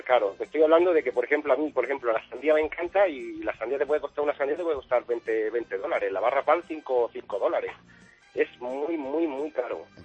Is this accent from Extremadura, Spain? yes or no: yes; Losar de la Vera, Extremadura, Spain; now in Honolulu, United States; Soy de Extremadura, de Losar de la Vera.